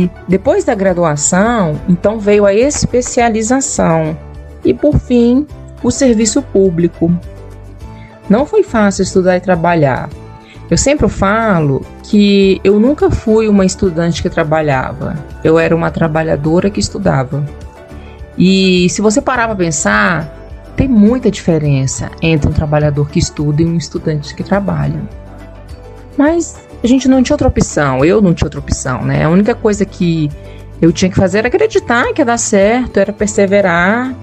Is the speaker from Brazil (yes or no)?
yes; Brasília, Federal District, Brazil; Então, eu nasci em Brasília. Eu tenho 41 anos